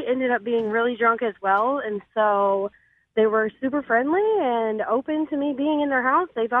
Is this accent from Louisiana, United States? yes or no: no; North Carolina, United States; So I moved to Missouri with my husband. I'm from North Carolina, but this was a few years ago.